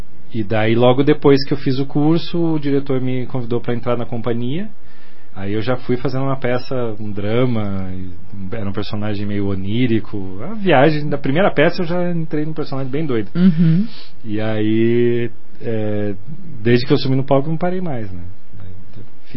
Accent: Umuarama, Paraná, Brazil; Eu sou do interior do Paraná, sou de Umuarama, noroeste, né, perto de Maringá.

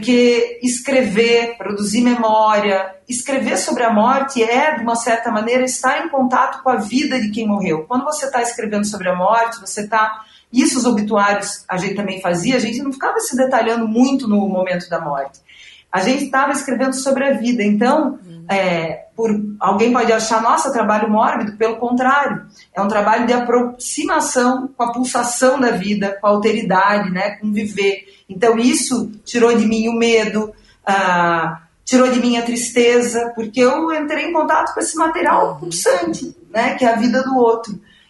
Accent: Curitiba, Paraná, Brazil; born there; eu nasci em Curitiba, em Santa Felicidade, é uma colônia de italianos, né? Para quem nunca ouviu falar, é um lugar muito bonito. Eu tenho uma família maravilhosa, mas também é uma colônia italiana, extremamente conservadora.

